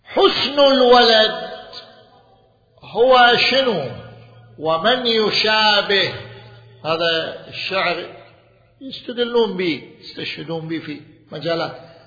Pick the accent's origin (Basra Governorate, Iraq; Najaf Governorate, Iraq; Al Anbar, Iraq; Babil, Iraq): Najaf Governorate, Iraq; Najaf; لكل قلت له أنا من النجف أنا.